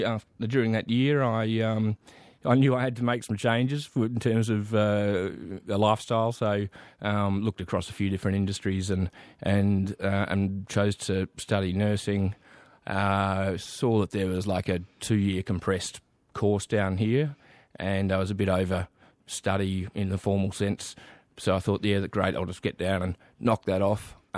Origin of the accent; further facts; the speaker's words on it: Melbourne, Victoria, Australia; In Melbourne. Yeah, you know, East Camberwell.